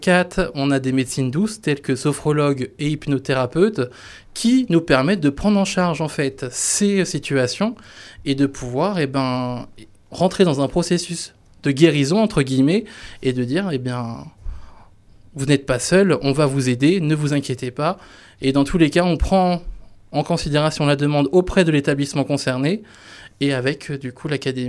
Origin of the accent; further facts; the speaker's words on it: Centre-Val de Loire, France; born there; Parce que je suis né dans le Loir-et-Cher, donc je voulais vraiment me concentrer sur là où je suis né